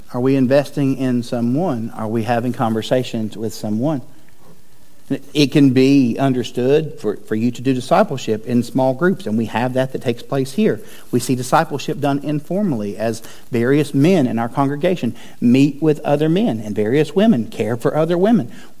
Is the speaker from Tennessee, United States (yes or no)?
yes; Chattanooga, Tennessee, United States; I grew up in Coca-Cola country. Atlanta's Coca-Cola, Chattanooga, where I was a child and much of an adult.